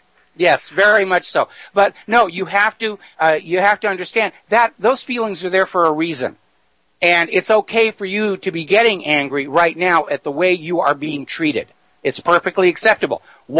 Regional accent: New Hampshire, United States; I grew up in New Hampshire farm country, and we used to just go across the border to Canada all the time.

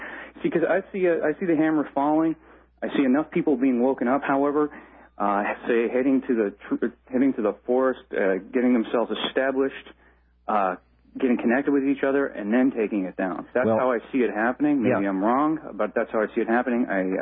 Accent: Canada; I'm Canadian, and so I have a comment specifically to Canadian listeners about gun control.

